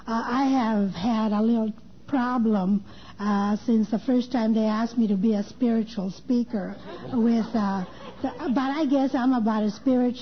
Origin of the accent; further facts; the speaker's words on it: California, United States; I was born and raised in Orange County in Almedina.